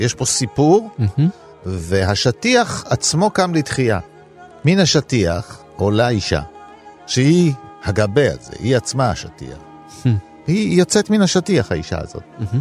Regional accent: Ramat Gan, Tel Aviv District, Israel; accent: Ramat Gan; אני אספר את התקציר במבטא הרמתגני שלי.

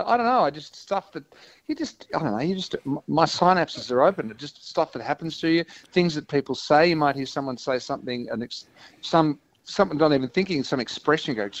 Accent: Melbourne, Victoria, Australia; We're from Melbourne.

